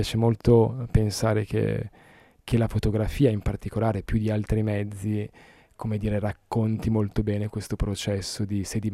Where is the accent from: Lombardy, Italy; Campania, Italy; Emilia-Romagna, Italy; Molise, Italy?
Emilia-Romagna, Italy; anche io sono emiliano